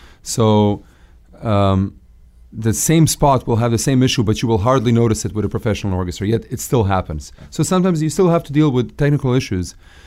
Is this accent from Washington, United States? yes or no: yes; Seattle, Washington, United States; I was a football fan growing up in Seattle.